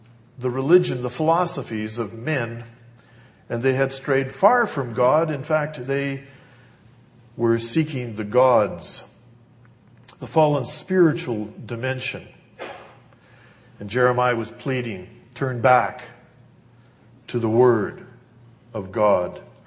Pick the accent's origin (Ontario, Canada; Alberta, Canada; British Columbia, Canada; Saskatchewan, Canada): Saskatchewan, Canada; as most of you know, I'm originally from Saskatchewan.